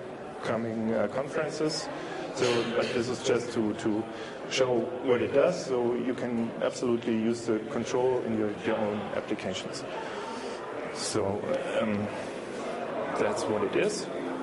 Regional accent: Germany; I'm from Germany, and I'm here in Las Vegas

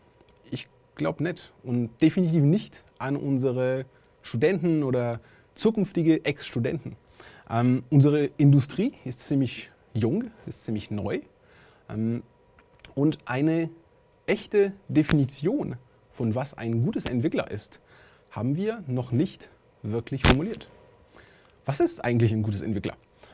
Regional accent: France; German is a second language; also born or lived in United States; now in Germany; habe ich vorhin gesagt. Ich komme aus Frankreich, habe ich ein bisschen in Amerika gearbeitet und jetzt in Deutschland.

